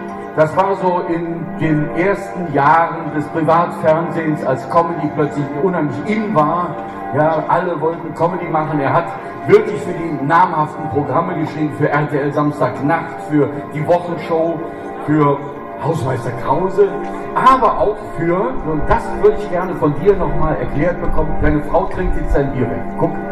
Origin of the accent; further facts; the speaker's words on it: Germany; ich komme aus der Eifel, ich kann also so ein bisschen nachvollziehen